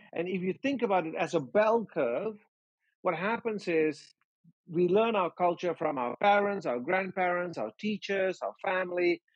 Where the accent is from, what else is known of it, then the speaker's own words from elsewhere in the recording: Malaysia; I grew up in Malaysia. I am of Indian heritage, Indian ethnicity, brought up in Malaysia.